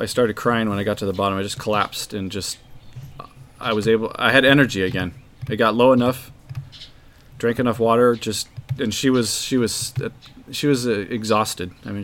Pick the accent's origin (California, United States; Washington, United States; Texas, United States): California, United States; the differences compared to what I grew up with in California was to Nepal.